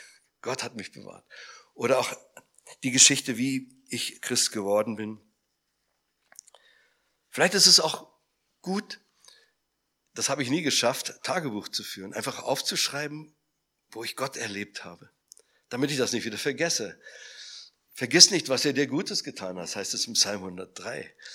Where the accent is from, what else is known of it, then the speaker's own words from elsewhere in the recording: Salzwedel, Saxony-Anhalt, Germany; Vor etwa 100 Jahren lebte in Salzwedel in der Altmark, wo ich herkomme, ich komme aus der Altmark